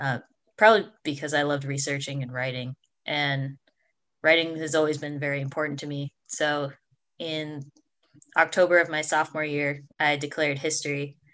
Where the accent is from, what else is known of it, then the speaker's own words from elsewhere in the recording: West Springfield, Massachusetts, United States; So I'm from West Springfield, Massachusetts. It's in the western half of the state.